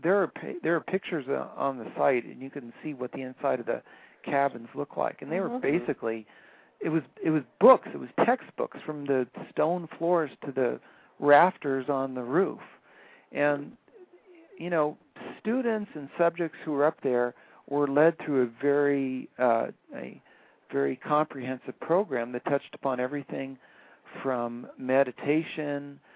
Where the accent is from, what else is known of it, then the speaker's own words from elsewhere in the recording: Lakewood, New Jersey, United States; I'm from Lakewood, New Jersey, originally.